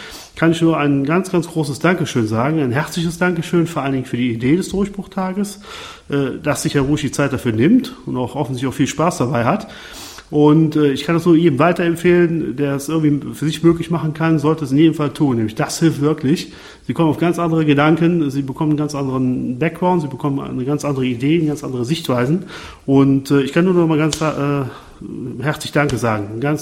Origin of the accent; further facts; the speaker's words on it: Lohmar, North Rhine-Westphalia, Germany; Ich komme aus Lohmar, das ist in Deutschland, in der Nähe von Köln.